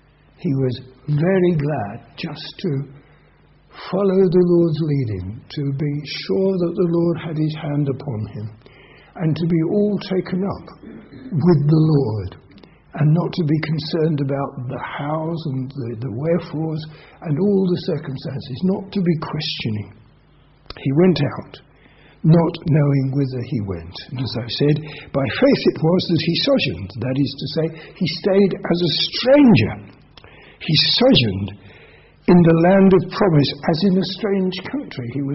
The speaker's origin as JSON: {"language": "English", "country": "United Kingdom", "said": "We would say that we're British and we'd be happy to be British."}